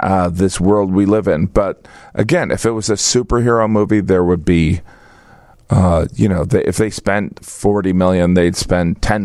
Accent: Indiana, United States; I grew up in Northwest Indiana.

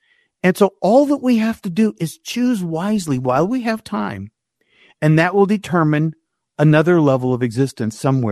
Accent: Houston, Texas, United States; born there; I was born in Houston, Texas. We had a pool in our backyard.

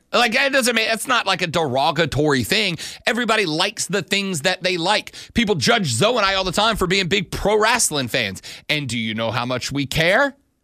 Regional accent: the South, United States; Because I was raised up in the South.

